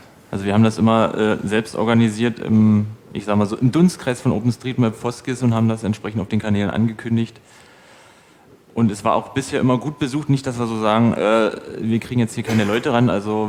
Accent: Brandenburg, Germany; ich komme aus dem Brandenburger Teil

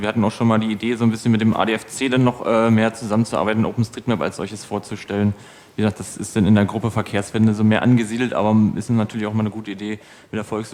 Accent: Brandenburg, Germany; ich komme aus dem Brandenburger Teil

